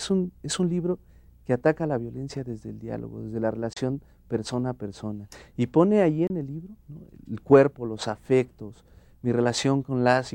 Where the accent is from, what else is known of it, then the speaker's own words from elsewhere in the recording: Mexico; uno de los mejores ejercicios que podemos hacer como mexicanas, como mexicanos, es dialogar con el otro.